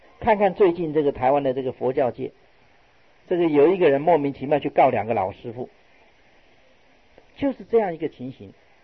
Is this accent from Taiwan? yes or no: no; China; 这个就是讲我们中国人讲的五行啊，相生相克的道理